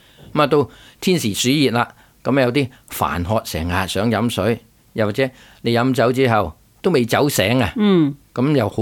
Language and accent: Chinese; Hong Kong; 但是我们香港人最懂的那种应该就是水晶梨的。